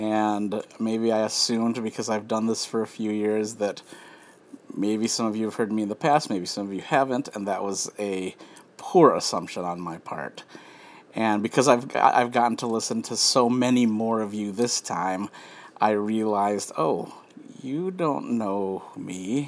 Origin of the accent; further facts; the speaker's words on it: United States; born there; I am Filipino-American, and I'm first generation born here in the United States. Both of my parents came from the Philippines in the 60s